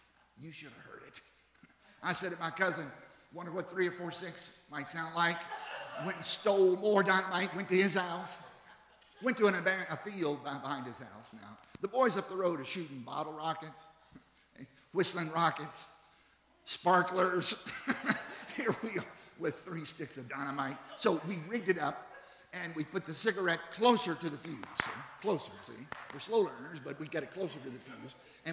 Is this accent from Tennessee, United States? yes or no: no; Virginia, United States; Now, I grew up in Southside, Virginia, which I don't think we have marijuana candy bars out there yet.